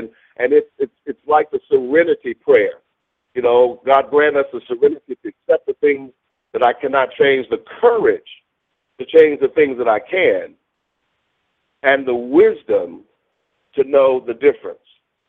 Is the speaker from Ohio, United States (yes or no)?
no; Wichita Falls, Texas, United States; we go next week to my hometown of Wichita Falls, Texas